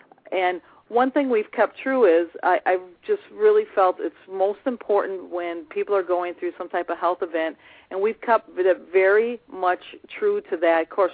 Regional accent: Wisconsin, United States; Grew up in Wisconsin, been to Minnesota about half my life, though.

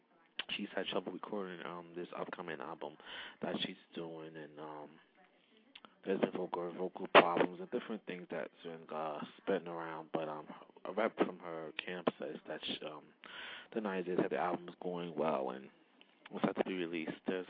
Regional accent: New Jersey, United States; they're from Jersey, my hometown.

